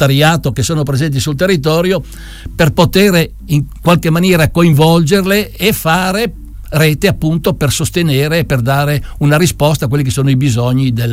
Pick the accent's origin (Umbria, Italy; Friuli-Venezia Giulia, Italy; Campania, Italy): Friuli-Venezia Giulia, Italy; Pietratagliata; now in Udine, Italy; io vengo dal Canal del Ferro, da una sperduta Pietra Tagliata, poi per motivi di lavoro sono uscito, sono andato per il mondo, mi sono stabilito adesso a Udine